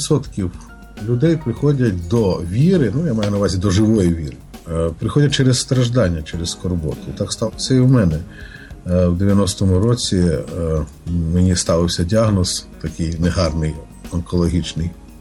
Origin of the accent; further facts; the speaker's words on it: Lutsk, Volyn Oblast, Ukraine; Народився і живу в Луцьку в 61-му році, дата мого народження. І так Господь благословив, що я в Луцьку постійно знаходжусь і з Волині рідної